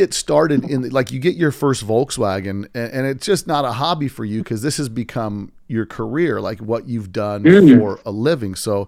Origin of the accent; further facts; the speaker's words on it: Las Vegas, Nevada, United States; I grew up in Las Vegas, which is the desert, you know, it's a couple hours away